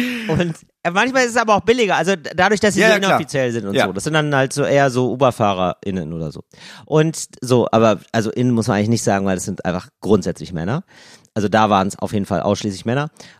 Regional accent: Germany; ich bin Deutscher

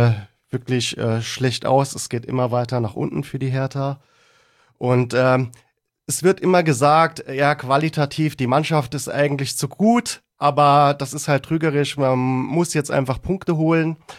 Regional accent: Saarland, Germany; also born or lived in Berlin; Also ich bin in Berlin geboren. Ich bin aber schon als Kind ins Saarland, weil meine Mutter aus dem Saarland ist.

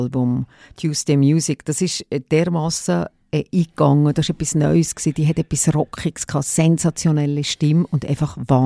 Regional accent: Valais, Switzerland; Aber das Wallis, das ist in meinem Herzen, das ist meine Heimat.

